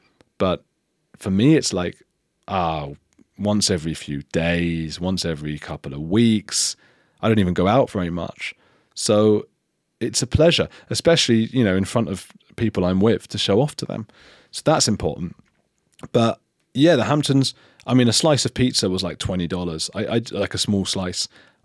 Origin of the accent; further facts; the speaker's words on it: England, United Kingdom; accent: English; I come in with my English accent and it's the opposite of the Julia Roberts because they assume I can afford stuff.